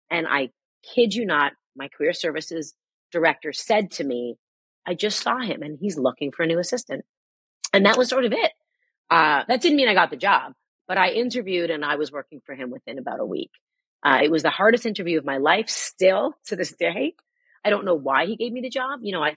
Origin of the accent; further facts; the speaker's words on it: Toronto, Ontario, Canada; my good friend from summer camp growing up in Toronto